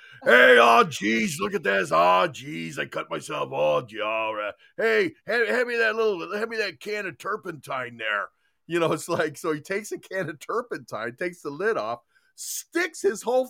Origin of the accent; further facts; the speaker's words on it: Salt Lake City, Utah, United States; born there; because I was born in Utah. I was born in Salt Lake City, Utah.